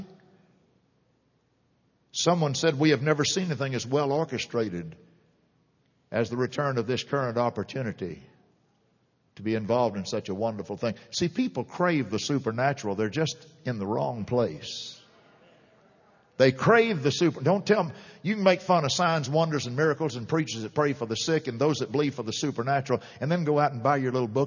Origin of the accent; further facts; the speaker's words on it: Texas, United States; Because I was raised in this city. I am Harris. I was born in Harris Hospital.